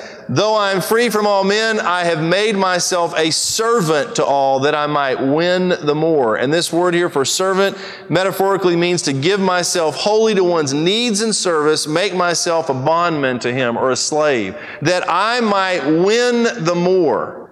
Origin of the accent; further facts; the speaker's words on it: Brazil; I grew up in Brazil. And one of the funniest things about living in Brazil and being an American, and there I was the outsider.